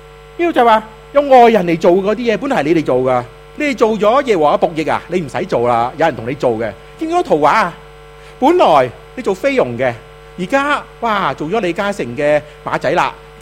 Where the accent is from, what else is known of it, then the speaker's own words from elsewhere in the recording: Hong Kong; also born or lived in Philippines; 以为我香港人，我真系香港人，不过我菲律宾住咗咁耐，识听菲律宾话噶嘛。